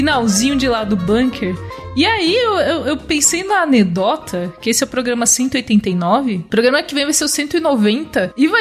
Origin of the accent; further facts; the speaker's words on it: Brazil; Porque eu posso falar mal do Neymar. Porque eu sou brasileira.